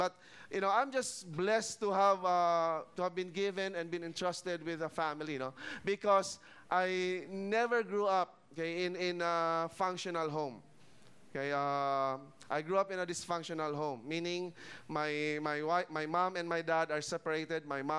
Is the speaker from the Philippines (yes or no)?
yes; Cebu, Central Visayas, Philippines; I grew up in Cebu. I was born and raised in Cebu.